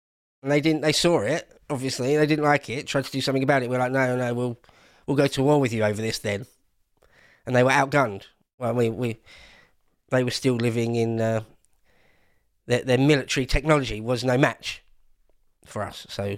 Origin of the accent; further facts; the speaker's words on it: United Kingdom; being a Brit